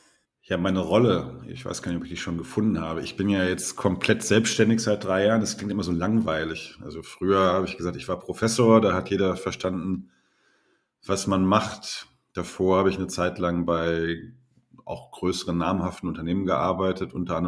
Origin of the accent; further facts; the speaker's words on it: Hamm, North Rhine-Westphalia, Germany; aber ich komme aus dem Ruhrpott, aus Hamm.